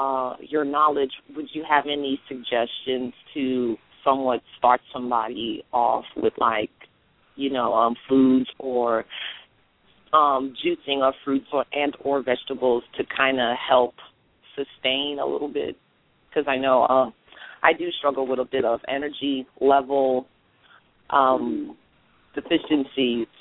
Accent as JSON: {"language": "English", "region": "Virginia", "country": "United States", "said": "I am from Northern Virginia."}